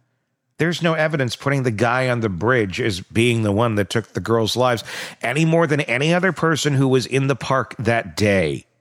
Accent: Wisconsin, United States; I grew up in Wisconsin, so I understand the, woo, it's 50 today

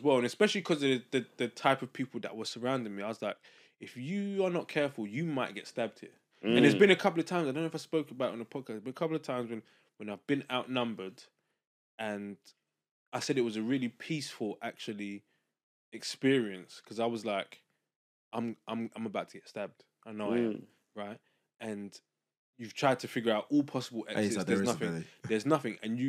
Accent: Enfield, London, United Kingdom; I'm from Enfield

